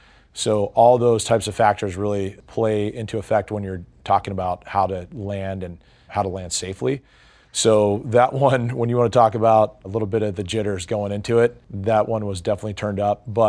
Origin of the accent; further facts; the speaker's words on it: San Diego, California, United States; just seeing that skyline from my hometown, you know, I'm from San Diego.